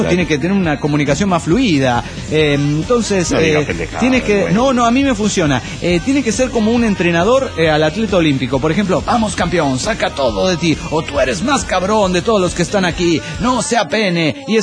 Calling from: Tlalpan, Mexico City, Mexico; de Tlalpan, México, DF. Pirata y demonio del DF mexicano.

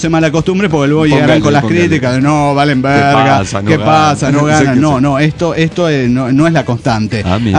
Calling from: Guadalajara, Jalisco, Mexico; de Guadalajara, Jalisco, México.

